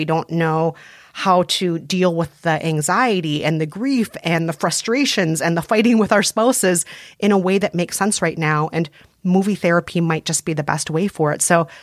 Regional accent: Midwest, United States; I'm Asian and I'm from the Midwest.

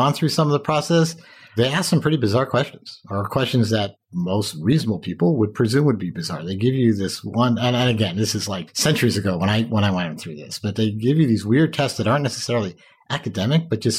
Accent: Westchester, New York, United States; I don't bribe people. I grew up in Westchester.

